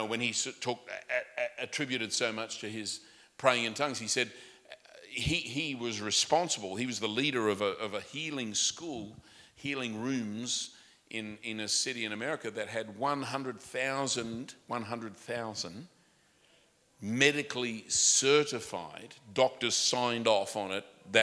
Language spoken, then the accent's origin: English; Australia; I grew up in Australia.